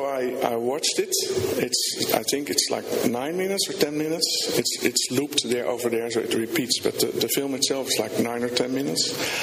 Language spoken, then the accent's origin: English; Rotterdam, South Holland, Netherlands; I'm from Rotterdam, Netherlands.